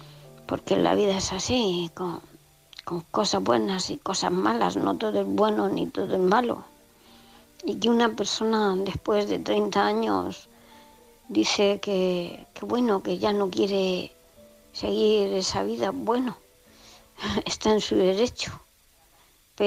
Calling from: Murcia, Region of Murcia, Spain; de Murcia.

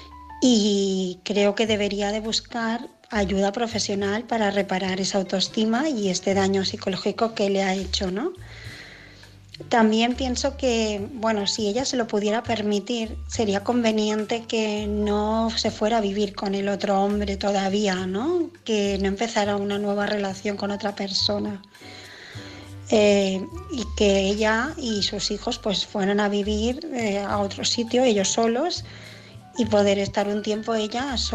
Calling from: Barcelona, Catalonia, Spain; de Barcelona

